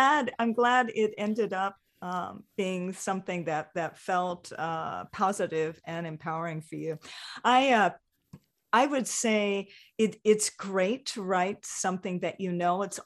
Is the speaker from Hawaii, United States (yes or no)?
yes; Hawaii, United States; There's something magical about growing up in Hawaii. Being chill is sort of a thing.